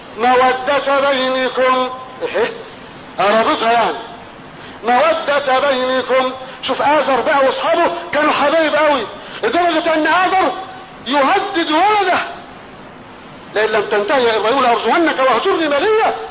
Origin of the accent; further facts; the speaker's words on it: Egypt; وانا مصري